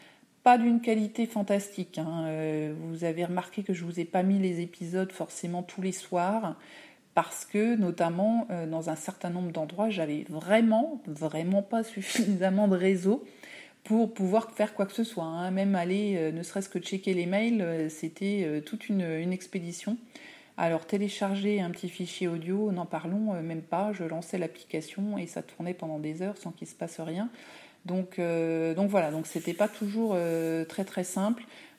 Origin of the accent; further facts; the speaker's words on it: France; beaucoup moins de touristes que l'on peut avoir chez nous en France.